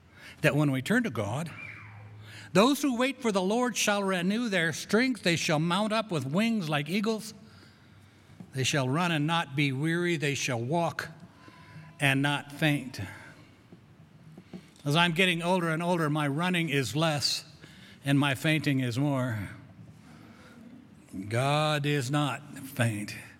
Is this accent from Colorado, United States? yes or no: yes; Grand Junction, Colorado, United States; You know, I grew up in Grand Junction more than anywhere else, but I have traveled around